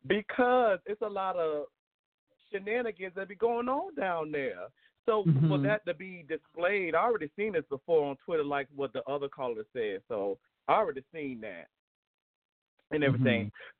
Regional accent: Florida, United States; Where I grew up down in Florida, I messed around with four pastors

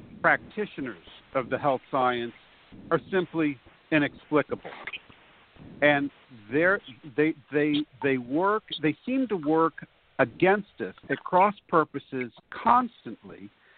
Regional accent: Camden, South Carolina, United States; In 1780, a huge battle occurred in Camden, South Carolina, my hometown, where the British thrashed an American army that outnumbered the British 2-1.

